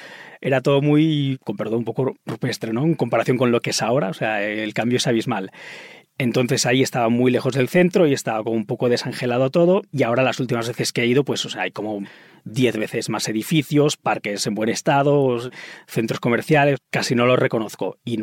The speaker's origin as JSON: {"language": "Spanish", "town": "Manlleu", "region": "Catalonia", "country": "Spain", "tie": "born or raised there", "said": "Ahí en Manlleu, en mi pueblo, pues esas cosas no hay nieve."}